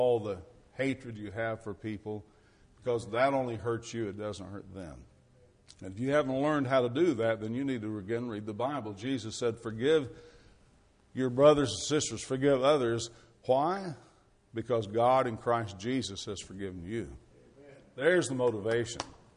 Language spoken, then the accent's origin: English; Arkansas, United States; I grew up in Arkansas, and I always wore shoes.